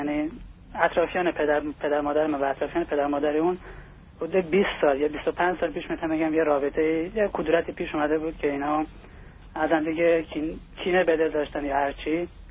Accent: Iran; moved away; من تا 3 سال پیش از ایران اومدم بیرون و در اون موقعی که در ایران بودم با هم دیگه رابطه می‌رفتم می‌دیدم در مدرسه

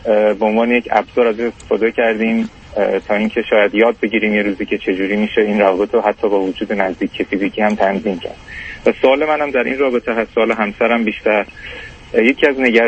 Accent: Iran; also born or lived in Canada; now in United States; من از 2005 از ایران اومدم بیرون، 7 سالی کانادا بودم، الان تقریبا 5 ساله که امریکا هستم.

